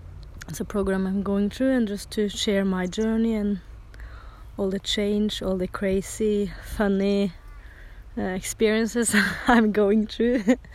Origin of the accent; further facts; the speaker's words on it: Norway; we are on vacation at my mom's in my hometown right now, and we are heading for the beach today. It's an awesome weather. It's very hot in Norway now.